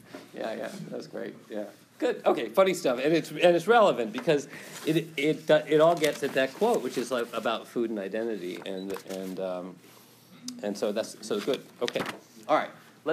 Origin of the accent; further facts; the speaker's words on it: United States; You know, I'm an American, you know, shouldn't you be bringing me food, right?